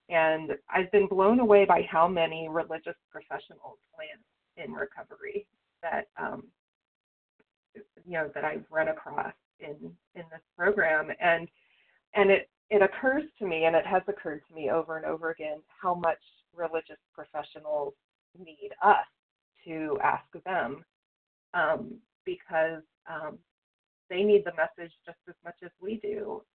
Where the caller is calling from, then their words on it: West Virginia, United States; I'm calling from the Eastern Panhandle of West Virginia